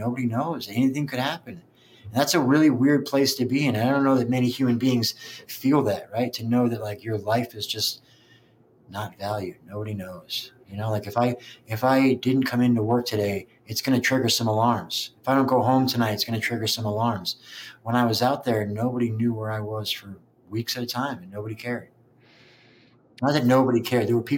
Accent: New Jersey, United States; I grew up in New Jersey. It rains, the water soaks into the ground.

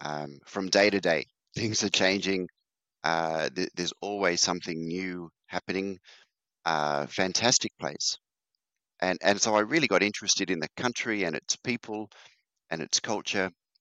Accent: Australia; So I'm from Australia. You might guess by the accent.

